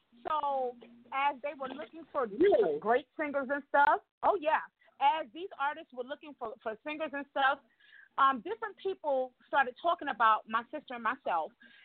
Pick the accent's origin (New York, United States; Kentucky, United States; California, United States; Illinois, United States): New York, United States; I'm originally from New York.